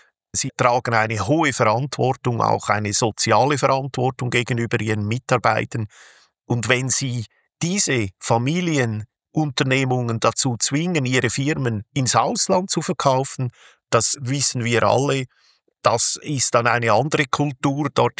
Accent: Lucerne, Switzerland; Ich komme ja aus der Zentralschweiz, im Kanton Luzern.

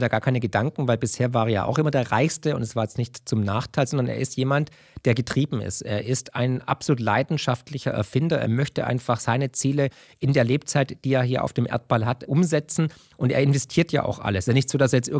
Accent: Baden-Württemberg, Germany; Aber da bin ich halt Schwabe

